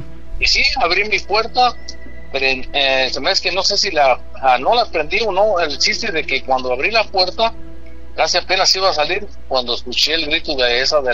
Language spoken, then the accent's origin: Spanish; Queringuicharo, Michoacán, Mexico; me sucedió ahí en el rancho donde soy yo, ahí de Michoacán, ahí de Queringuicharo, pues, cerca de Zamora, La Piedad y Cuandureo. Yo soy municipio de Cuandureo, Michoacán.